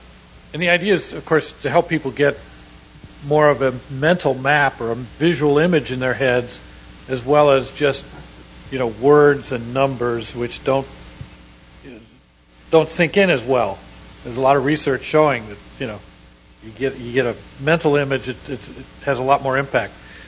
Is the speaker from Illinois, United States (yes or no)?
yes; Chicago, Illinois, United States; I'm from Chicago, and I'm led a long dual life as both an urban planner and a journalist.